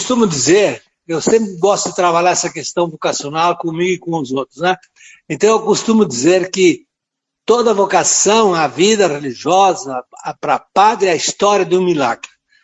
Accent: Porto Alegre, Rio Grande do Sul, Brazil; Santidade, eu sou de Porto Alegre, lá perto da Argentina.

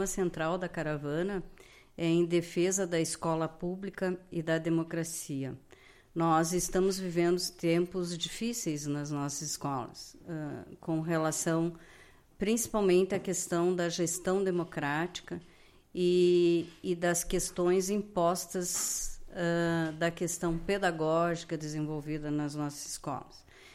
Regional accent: Lagoa Vermelha, Rio Grande do Sul, Brazil; now in Vacaria, Brazil; Eu nasci aqui em Lagoa e... mais de 40 anos, moro em Vacaria.

